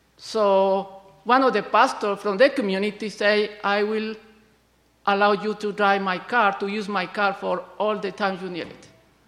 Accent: Colombia; and I am from Colombia.

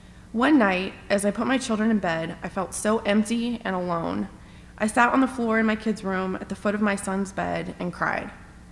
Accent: Fresno, California, United States; born there; I was born in Fresno, California, and was raised Catholic, really Catholic. I went to Catholic school for 12 years

